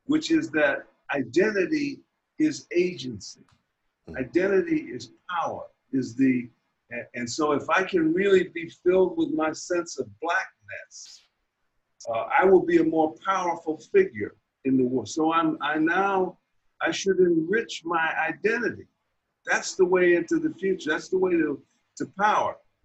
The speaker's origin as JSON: {"language": "English", "town": "Phoenix", "region": "Illinois", "country": "United States", "tie": "born or raised there", "said": "I grew up just off the south side, little black suburb called Phoenix, Illinois. It was the 268 suburbs of Chicago."}